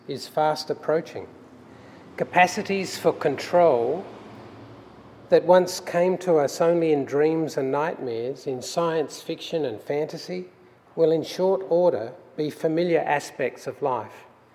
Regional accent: Australia; accent: Australian; moved away; Yesterday was the 25th anniversary of my arrival in this fine country, but my accent remains an Australian accent

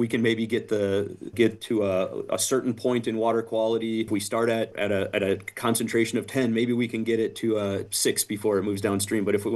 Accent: Wisconsin, United States; now in Havana, United States; I grew up in Wisconsin and attended, my undergrad was at University of Wisconsin-Stevens Point, but then I've been in Illinois since about 2004

